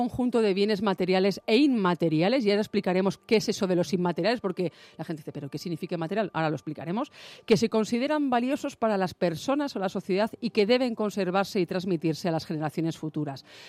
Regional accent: Valladolid, Castile and León, Spain; now in Madrid, Spain; Archivo General de Simancas en mi tierra, en Valladolid

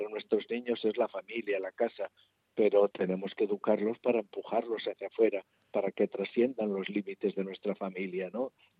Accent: Navarre, Spain; yo como soy un navarro y siempre ejerzo de tal

